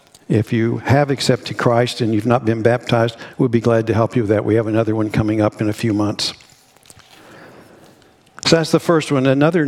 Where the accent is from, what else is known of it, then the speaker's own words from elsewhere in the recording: United States; And there's not been many times I've seen growing up in America that there's been such a divisive kind of culture that we have.